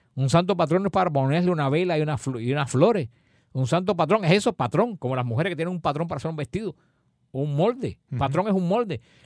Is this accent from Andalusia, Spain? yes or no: no; Galicia, Spain; born there; ahí voy a echar mis cenizas en el mar para que lleguen a donde yo nací, a Galicia.